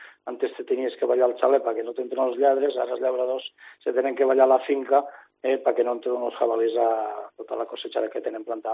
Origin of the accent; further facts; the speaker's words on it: Silla, Valencian Community, Spain; en això tenim els mòbils perquè som de Silla Pinyiscola i ens coneixem tots